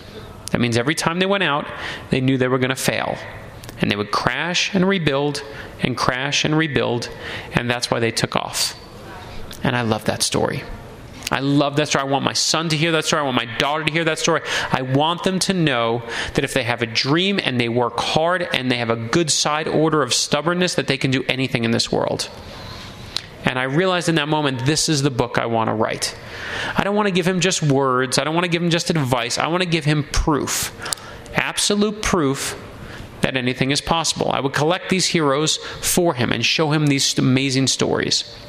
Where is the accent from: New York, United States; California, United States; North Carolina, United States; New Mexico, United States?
New York, United States; Brooklyn; now in Miami, United States; when I was older, my dad lost his job. We moved from Brooklyn, New York to Miami, Florida.